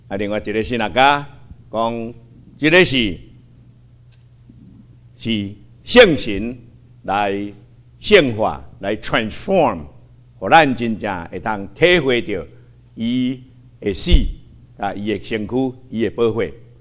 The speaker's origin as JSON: {"language": "Chinese", "country": "Taiwan", "said": "我也听我们台湾人"}